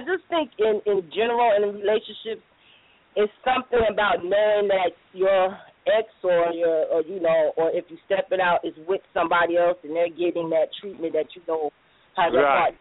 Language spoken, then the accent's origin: English; East Orange, New Jersey, United States; Oh, East Orange, I'm Orange, baby. I'm from East Orange, though.